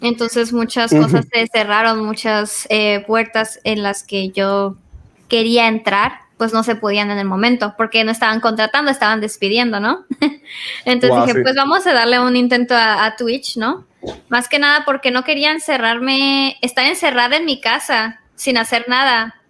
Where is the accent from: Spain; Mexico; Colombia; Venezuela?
Mexico; northern Mexico; yo tengo actualmente 23 años. Soy de México, del norte.